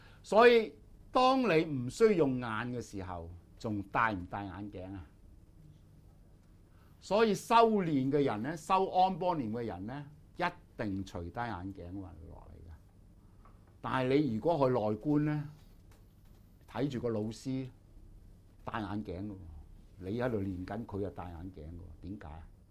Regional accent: China; 如果揾唔到人中上面一點咧，我哋亞洲我哋中國人咧，多數都揾到人中呢一點嘅。

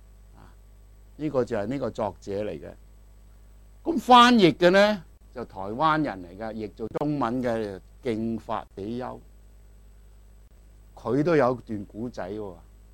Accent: China; 即是我们中国人讲三藏法师

